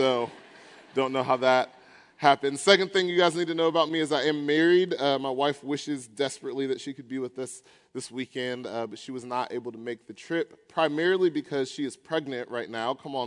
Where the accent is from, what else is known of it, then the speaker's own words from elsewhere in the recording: Atlanta, Georgia, United States; I'm from Atlanta, Georgia.